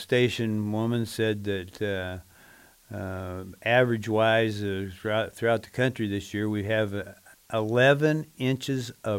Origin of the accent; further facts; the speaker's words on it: Indianapolis, Indiana, United States; now in Bloomington, United States; I grew up in Indianapolis, and we had a garden in our backyard.